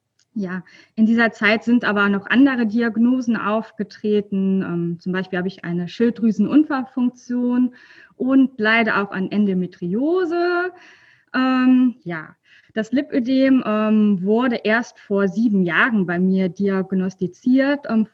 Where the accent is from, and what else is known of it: North Rhine-Westphalia, Germany